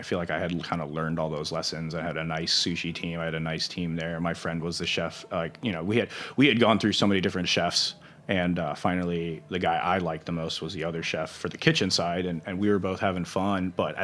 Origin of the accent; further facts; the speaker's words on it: St. Louis, Missouri, United States; Because at the end, I'm still from St. Louis too.